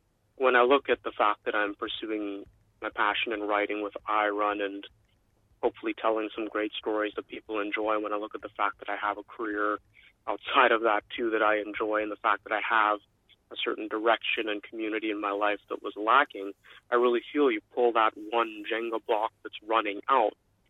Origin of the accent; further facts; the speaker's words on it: Toronto, Ontario, Canada; I'm from Toronto, and I think we know what Torontonians might think about going to a place like Regina